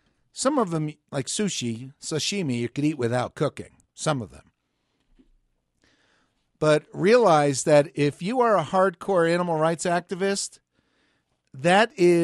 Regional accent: New Jersey, United States; I grew up in New Jersey. What do we know? It's the Garden State.

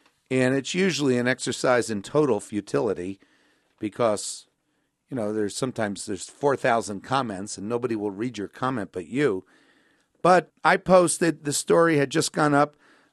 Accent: United States; As an American, I say let's keep GMT in Greenwich where it belongs.

